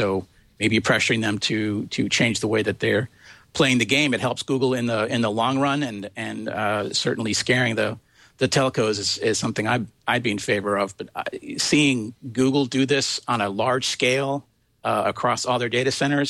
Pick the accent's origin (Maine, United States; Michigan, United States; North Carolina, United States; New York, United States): New York, United States; I'm much like Andrew, I'm a New Yorker.